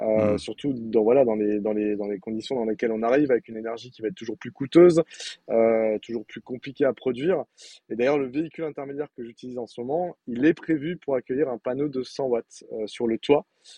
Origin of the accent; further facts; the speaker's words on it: Mulhouse, Grand Est, France; Je suis originaire de Mulhouse.